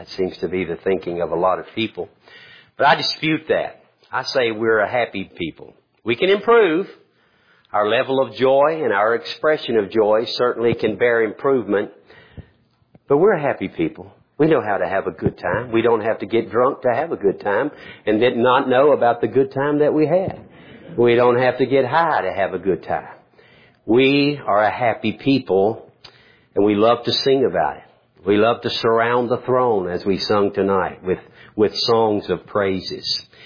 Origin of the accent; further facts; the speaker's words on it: Winston-Salem, North Carolina, United States; Not long ago, I was in Winston-Salem, my hometown, my home state of North Carolina.